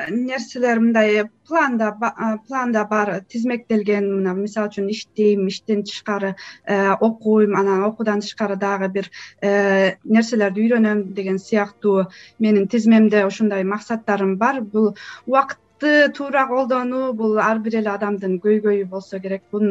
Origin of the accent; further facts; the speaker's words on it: Koshtobo, Naryn Region, Kyrgyzstan; Коштөбөдө эле чоңойдум. Коштөбөдө эле мектеп босогосун атта ошол жерден эле чоң турмушка кадам жасадым десем болот.